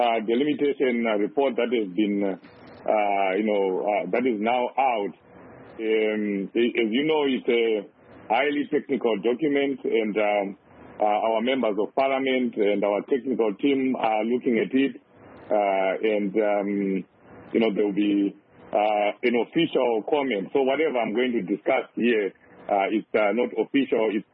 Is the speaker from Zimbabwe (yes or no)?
yes; Highfield, Harare, Zimbabwe; born or raised there